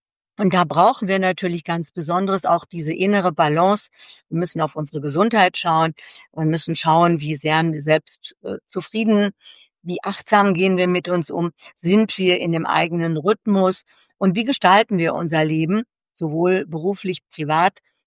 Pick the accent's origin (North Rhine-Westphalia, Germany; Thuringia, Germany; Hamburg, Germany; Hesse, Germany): North Rhine-Westphalia, Germany; ich bin ja aus dem Ruhrgebiet